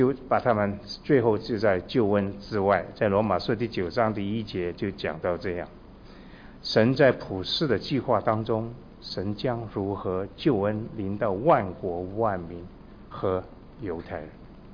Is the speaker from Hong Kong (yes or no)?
yes; Hong Kong; born there; 我是宁波人我曾经回过去，因为我在香港出生，曾经回到宁波我的家乡，这个地方叫奉化，